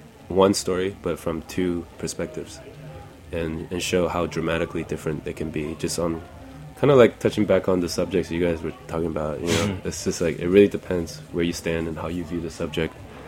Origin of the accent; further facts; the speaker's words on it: Taiwan; accent: Taiwanese; Which is kind of unfortunate because I'm not from there. I'm from Taiwan.